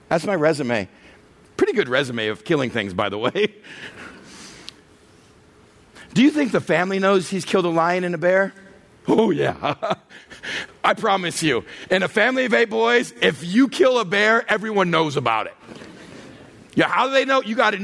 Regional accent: Texas, United States; I come from West Texas.

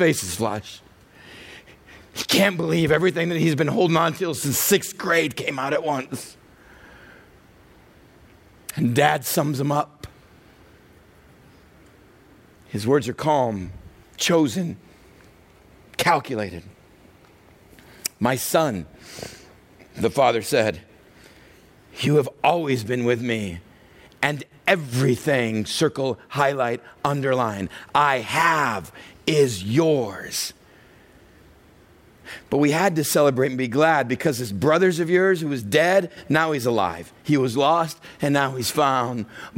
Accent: Texas, United States; And I grew up in West Texas.

